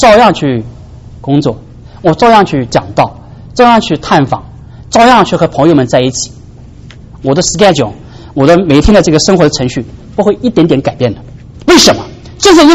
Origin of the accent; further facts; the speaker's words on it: China; 我们中国人信了耶稣以后，把佛教的东西带进教会